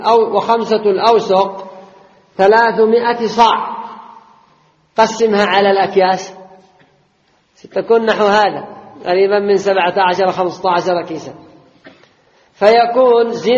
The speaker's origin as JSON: {"language": "Arabic", "country": "Yemen", "said": "لأن ولاة الأمر عندنا في اليمن"}